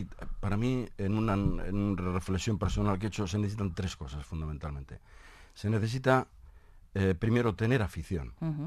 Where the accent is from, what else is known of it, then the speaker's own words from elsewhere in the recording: Barakaldo, Basque Country, Spain; Yo me hago la referencia de mi pueblo, de Baracaldo.